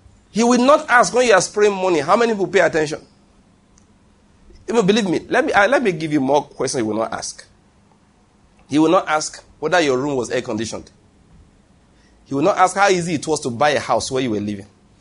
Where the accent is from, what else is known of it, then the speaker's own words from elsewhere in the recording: Nigeria; It's only once I preached in another country that's not Nigeria. I'm a Nigerian preacher.